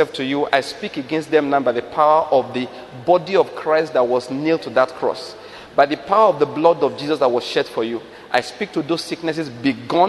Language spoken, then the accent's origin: English; Nigeria; I'm from Nigeria. This is my first time in the United States.